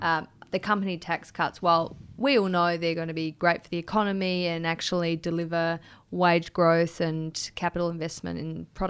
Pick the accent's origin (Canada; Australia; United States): Australia; because I served as an Australian diplomat in Japan for several years